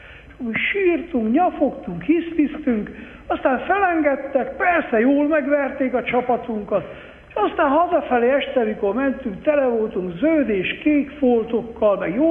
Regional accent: Miercurea Ciuc, Harghita, Romania; Én ottan Csíkszeredában, amikor felnőttem

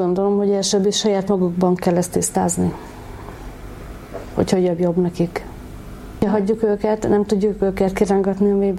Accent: Kecskemét, Bács-Kiskun, Hungary; Igen, kecskeméti lakos vagyok, itt születtem.

